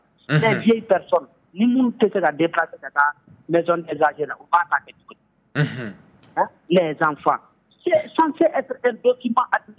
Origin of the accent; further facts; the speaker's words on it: Mali; C'est notre premier droit en tant que Malien.